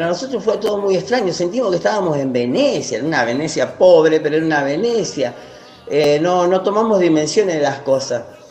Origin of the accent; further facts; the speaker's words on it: Argentina; Se ve que ahí nos acordamos que somos argentinos.